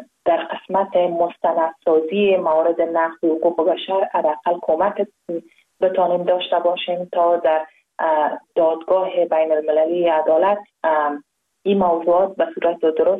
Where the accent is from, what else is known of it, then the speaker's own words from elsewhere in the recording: Afghanistan; also born or lived in Pakistan; ما دوباره از افغانستان آمدیم و به وطن از پاکستان به وطن خود برگشتیم. مکتب در افغانستان تمام کردم.